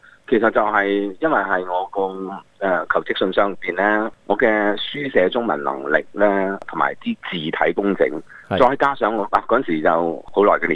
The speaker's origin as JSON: {"language": "Cantonese", "country": "Hong Kong", "tie": "born or raised there", "said": "因为我都是香港人，我在香港大，"}